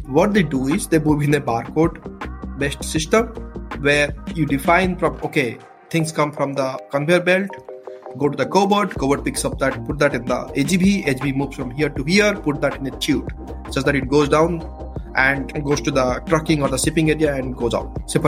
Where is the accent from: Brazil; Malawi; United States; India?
India; I was growing up in India